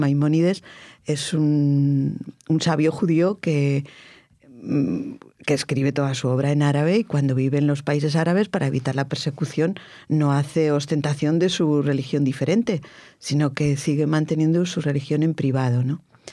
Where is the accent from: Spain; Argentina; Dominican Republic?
Spain; Villaescusa de Haro, Castilla-La Mancha; tú y yo, que somos de Villaescusa